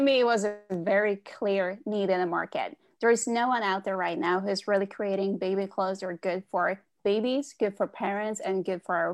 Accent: Norway; because I'm from Norway. I grew up in Norway.

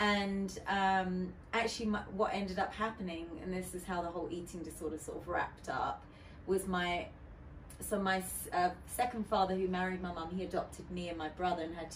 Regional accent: Canada; hey, you know, I'm a DJ from Canada.

